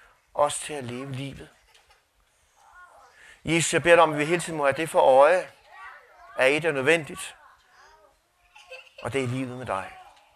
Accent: Kastrup, Capital Region of Denmark, Denmark; also born or lived in West Jutland / Hillerød; Jeg er jo født og opvokset ude i Kastrup, ude på Amager.

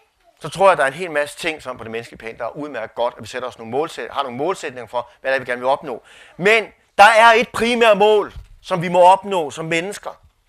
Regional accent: Kastrup, Capital Region of Denmark, Denmark; also born or lived in West Jutland / Hillerød; Jeg er jo født og opvokset ude i Kastrup, ude på Amager.

